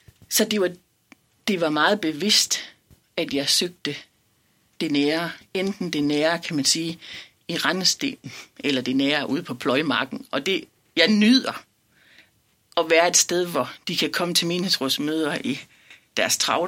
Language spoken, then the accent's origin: Danish; Hjerm, Central Denmark Region, Denmark; Altså, jeg kommer jo fra Hjerm, som jo i høj grad ligner Ørnhøj og Nørre Omme